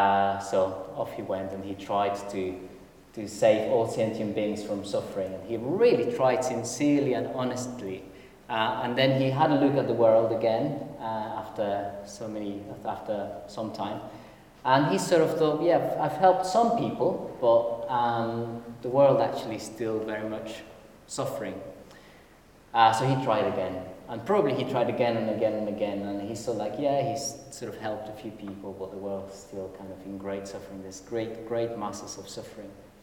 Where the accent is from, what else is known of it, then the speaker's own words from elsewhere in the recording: Mexico; So, I'm from Mexico originally